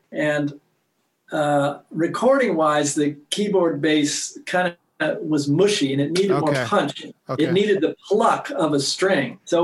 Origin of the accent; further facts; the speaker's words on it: West Coast, United States; I'm from the West Coast, so.